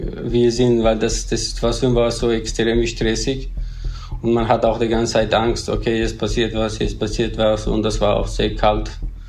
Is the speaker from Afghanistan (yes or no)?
yes; Afghanistan; German is a second language; moved away as an adult; now in Austria; also ich komme aus Afghanistan. Ich bin 30 Jahre alt und ich bin seit fast 10 Jahren in Österreich.